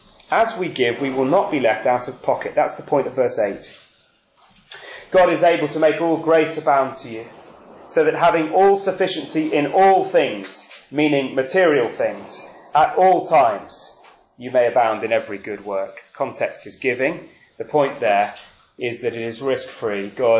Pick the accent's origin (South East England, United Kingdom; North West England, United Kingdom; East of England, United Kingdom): North West England, United Kingdom; Manchester; I grew up in Manchester